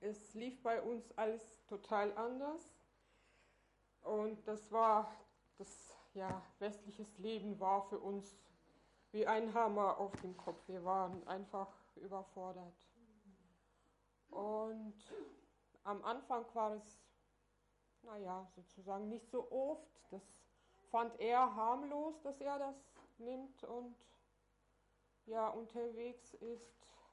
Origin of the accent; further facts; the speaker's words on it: Kazakhstan; moved away as an adult; now in Germany; wie ihr schon gehört habt. Ich komme aus Kasachstan. Wir sind 1995 mit meiner Familie nach Deutschland gekommen. Als sogenannte Aussiedler.